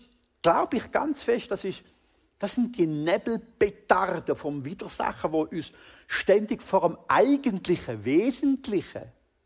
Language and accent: German; Thurgau, Switzerland; now in Zürich Oberland, Switzerland; Ich bin ein Schweizer. Eidgenoss! Und nicht in der EU. Yes, Gloria Dios. Ich bin Thurgauer, der in Zürich-Oberland Asyl gefunden hat.